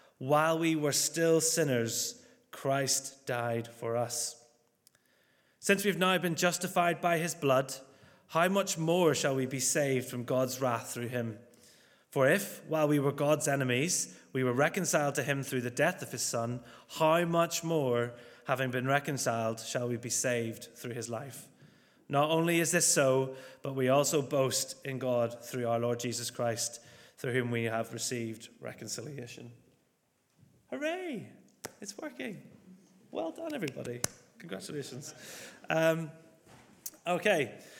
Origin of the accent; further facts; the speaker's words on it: Northern Ireland, United Kingdom; accent: Northern Irish; You might hear in my accent that I've got a bit of a Northern Irish twinge, so if you don't understand a word that comes out of my mouth, that's absolutely fine.